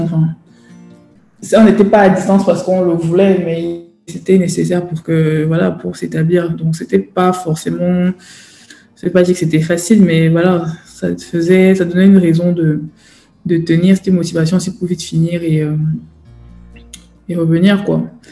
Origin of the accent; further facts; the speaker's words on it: Cameroon; also born or lived in Bordeaux; now in France; j'ai quitté le Cameroun en 2005 pour aller vivre avec mes parents, enfin, mon père à la base. Du coup, oui, j'ai fait toutes mes études à Bordeaux plus exactement